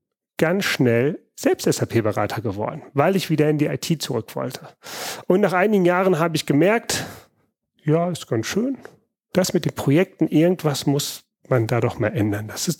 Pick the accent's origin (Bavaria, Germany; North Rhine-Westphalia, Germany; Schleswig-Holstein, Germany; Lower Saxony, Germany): North Rhine-Westphalia, Germany; Langenfeld; Aufgewachsen in Langenfeld, das ist hier Stadtgrenze, das liegt genau zwischen Köln und Düsseldorf.